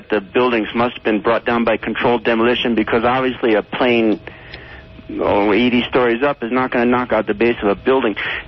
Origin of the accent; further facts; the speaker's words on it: Flagstaff, Arizona, United States; I'm from Flagstaff.